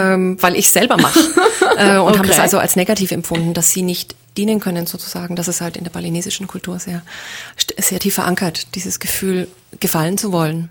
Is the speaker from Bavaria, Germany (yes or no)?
yes; Nuremberg, Bavaria, Germany; Also Nürnberg ist immer der Geburtsort. Dazu hat man immer eine spezielle Beziehung, wo man aufgewachsen ist.